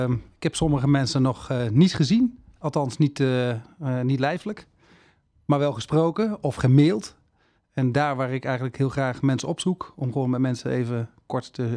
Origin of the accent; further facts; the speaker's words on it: Brummen, Gelderland, Netherlands; Ik ben geboren in de Achterhoek, in Brummen. Dat ligt bij Zutphen. Voor zover mensen dat niet weten, dat ligt in Gelderland, Arnhem, in de buurt. Daar ben ik opgegroeid.